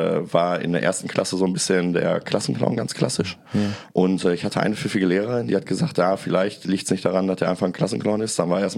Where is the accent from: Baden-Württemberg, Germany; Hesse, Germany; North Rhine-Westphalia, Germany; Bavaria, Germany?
North Rhine-Westphalia, Germany; Bottrop; born there; now in Duisburg, Germany; Ich bin gebürtiger Bottropper. Ich lebe jetzt in Duisburg.